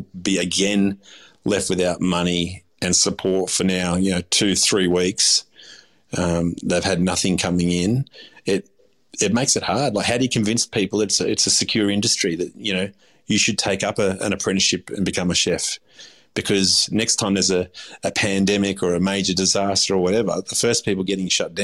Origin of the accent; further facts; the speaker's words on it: Australia; and I consider myself Aussie. I'm half Turkish. I was born here. I was raised here. I'm an Aussie.